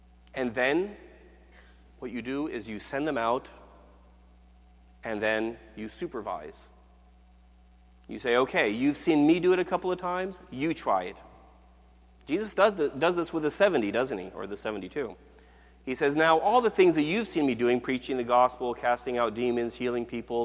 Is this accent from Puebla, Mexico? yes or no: yes; Puebla, Mexico; English is a second language; I remember being a kid, growing up in Puebla, Mexico